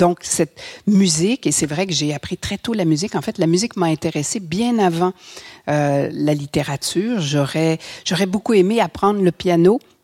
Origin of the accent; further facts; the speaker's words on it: Quebec City, Quebec, Canada; Et on habitait à Québec, je suis née à Québec, donc près du fleuve